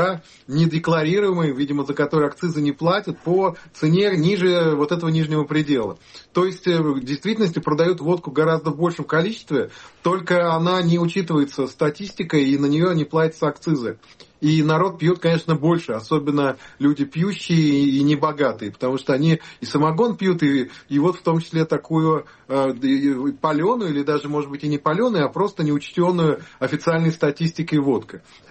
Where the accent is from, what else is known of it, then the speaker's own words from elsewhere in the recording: Nizhny Novgorod, Nizhny Novgorod Oblast, Russia; У меня до сих пор живут некоторые знакомые в России, в том числе в моем родном городе Нижний Новгород